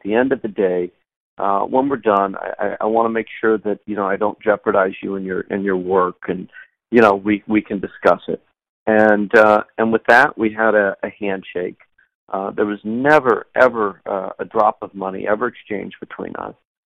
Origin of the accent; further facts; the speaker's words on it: United States; I presented myself just purely, you know, as an American documentary filmmaker